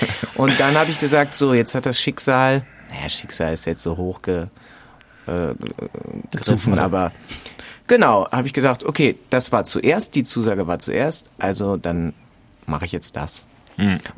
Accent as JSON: {"language": "German", "town": "Cologne", "region": "North Rhine-Westphalia", "country": "Germany", "tie": "born or raised there", "said": "in Köln bin ich aufgewachsen und in der Nähe von, in Köln bin ich geboren, in der Nähe von Köln aufgewachsen."}